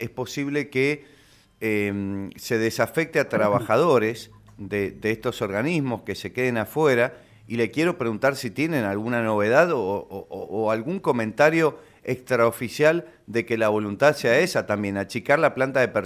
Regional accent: San Juan, Argentina; en definitiva somos todos sanjuaninos

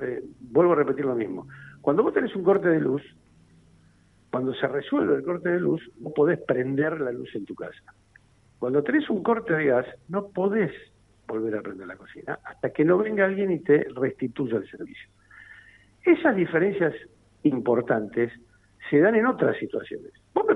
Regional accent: Argentina; ¿Qué nos conviene como argentinos?

